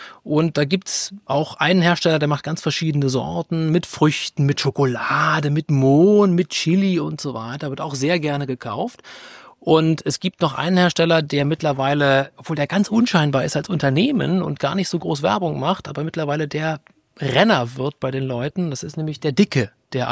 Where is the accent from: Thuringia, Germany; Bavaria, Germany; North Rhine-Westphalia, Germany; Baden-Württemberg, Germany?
Thuringia, Germany; Erfurt; born there; Und als gebürtiger Erfurter kann man sagen, ich bin eine echte Erfurter Puffbohne. Das sagt aus, ich bin hier geboren.